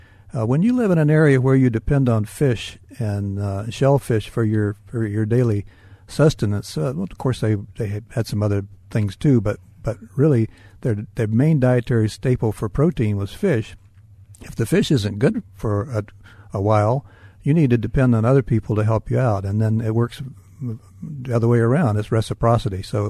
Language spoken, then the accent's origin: English; Tampa, Florida, United States; No, I was born and raised in Tampa, and that's where my family's from. So I am a native Floridian